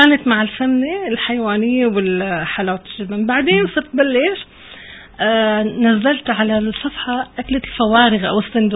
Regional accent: Homs, Homs Governorate, Syria; وأنا من حمص

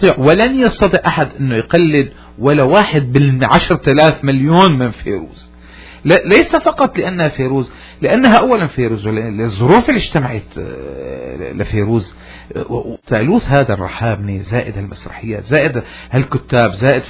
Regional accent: Damascus, Damascus Governorate, Syria; انا من دمشق، لا يمكن انه يكون صباحي صباح دمشقي بحت

